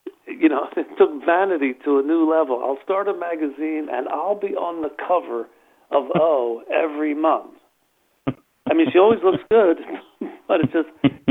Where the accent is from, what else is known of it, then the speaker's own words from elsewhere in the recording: Philadelphia, Pennsylvania, United States; because growing up in Philadelphia, we'd get the Philadelphia Inquirer delivered in the morning